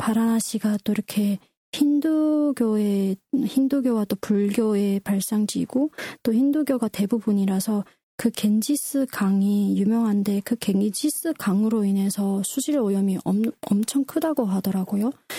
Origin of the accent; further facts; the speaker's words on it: North Korea; 저의 고향인 북조선을 떠올리게 되는데요.